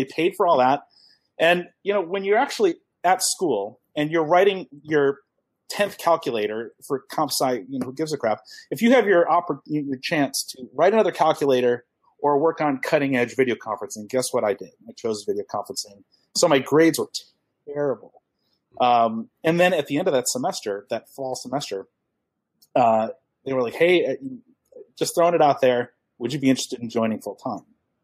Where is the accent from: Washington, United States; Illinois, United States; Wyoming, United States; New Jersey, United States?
Illinois, United States; Chicago; Went there because I grew up in Chicago, right?